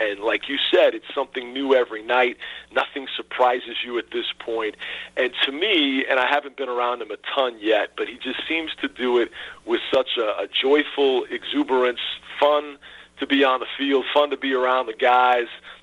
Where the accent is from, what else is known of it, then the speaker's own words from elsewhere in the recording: Topeka, Kansas, United States; I was growing up in Topeka, listening to Fred White and Denny Matthews on the radio, cheering for all my favorite Royals at the time.